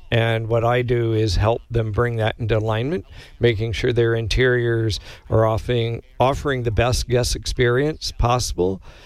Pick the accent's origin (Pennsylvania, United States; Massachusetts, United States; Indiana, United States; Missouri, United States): Indiana, United States; Indianapolis; I grew up in Indianapolis.